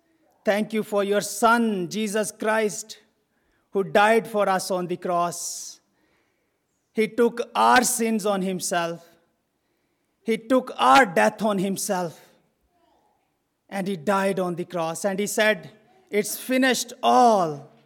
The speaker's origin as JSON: {"language": "English", "country": "Pakistan", "second_language": "English", "moved": "as an adult", "lives_now": "United States", "said": "I'm from Pakistan, and I've been in America since almost 4 years, right, Hannah? So my wife is here and two children."}